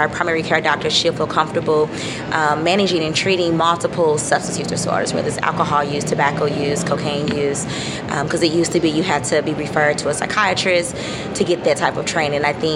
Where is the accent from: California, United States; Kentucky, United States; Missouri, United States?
Missouri, United States; St. Louis; So I'm from St. Louis, Missouri. Did all my training here at St. Louis University School of Medicine.